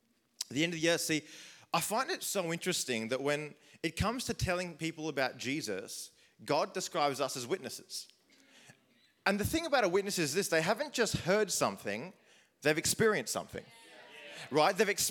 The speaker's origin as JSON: {"language": "English", "town": "Sydney", "region": "New South Wales", "country": "Australia", "tie": "born or raised there", "said": "Now, I grew up in Sydney and I went to a church that had quite a large auditorium."}